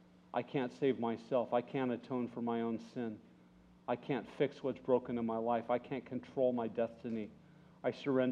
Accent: Monrovia, California, United States; born there; I was born in Monrovia, just south of Pasadena.

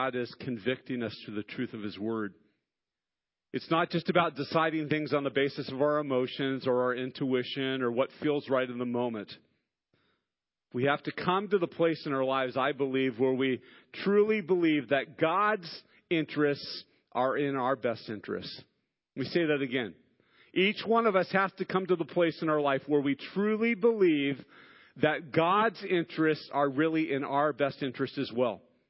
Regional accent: Santa Barbara, California, United States; Joe and I grew up together in Santa Barbara

